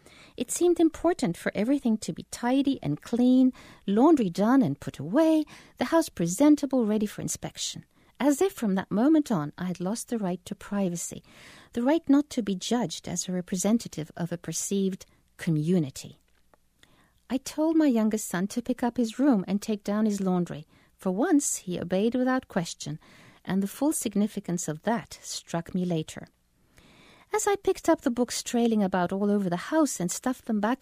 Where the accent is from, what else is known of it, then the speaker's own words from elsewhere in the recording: Egypt; Growing up in Egypt, whenever there was a national catastrophe like the 1967 defeat, my father and uncles packed their overnight bags